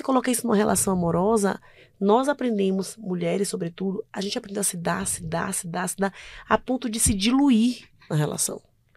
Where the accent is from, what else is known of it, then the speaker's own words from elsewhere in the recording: Bahia, Brazil; now in São Paulo, Brazil; seria a minha mudança para São Paulo. Eu sou baiana.